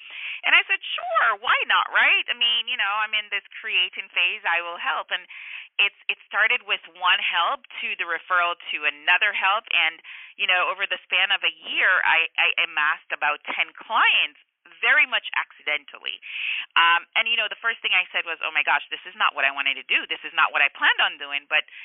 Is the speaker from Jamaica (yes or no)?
yes; Jamaica; I was born and raised in Jamaica